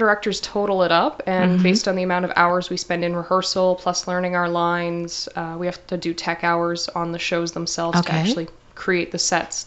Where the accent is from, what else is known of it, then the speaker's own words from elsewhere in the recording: Alberta, Canada; I'm actually from Alberta.